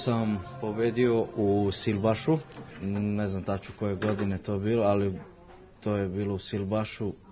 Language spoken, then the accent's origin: Serbian; Vienna, Austria; roditelji su iz, dolazu su pored Sočina, zove se Boljevci, tu su oni, a inače sam rođen u Beču i živimo svi u Beču.